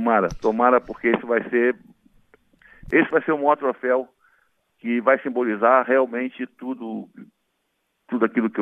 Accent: Penha, Brazil; now in Porto Alegre, Brazil; fomos criados juntos na Penha, era o amigo mais antigo que eu tinha na vida.

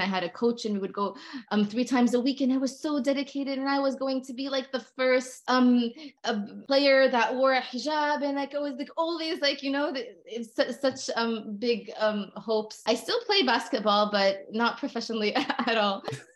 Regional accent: Hamilton, Ontario, Canada; now in Oakville, Canada; I grew up in Hamilton and then now I'm in Oakville.

